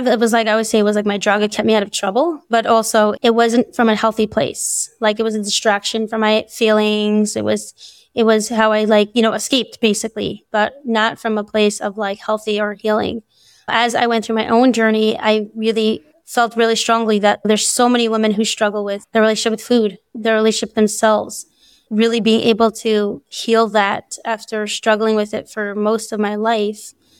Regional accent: New York, United States; moved away as an adult; now in Phoenix, United States; I live in Phoenix, Arizona. I grew up in New York with a big family of seven siblings, and I went to the Bisacaba neighborhood. I moved to Arizona about 6 years ago with my family.

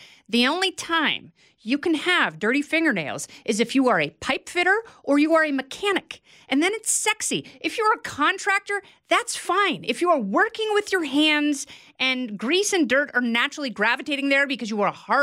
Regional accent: United States; because I'm an American and not a communist.

